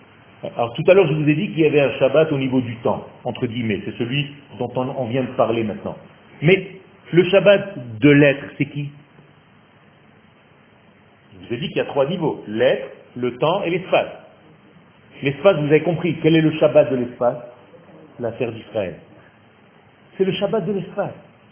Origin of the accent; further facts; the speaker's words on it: Nice, Provence-Alpes-Côte d'Azur, France; c'est un ami d'enfance en fait, on a grandi ensemble à Nice